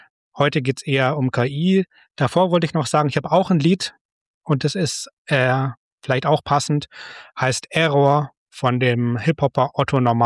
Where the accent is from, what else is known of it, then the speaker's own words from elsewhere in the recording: Munich, Bavaria, Germany; aus Bayern, wo ich auch herkomme und es ist aus meiner alten Heimat München sogar.